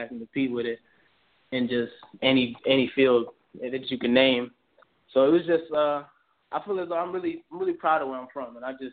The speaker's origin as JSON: {"language": "English", "town": "Glenarden", "region": "Maryland", "country": "United States", "tie": "born or raised there", "said": "And just growing up in Maryland was just I'm really proud of where I'm from. You know, I grew up playing in Glen Arden, Maryland, for Glen Arden Bulldogs, Peppermill Pirates."}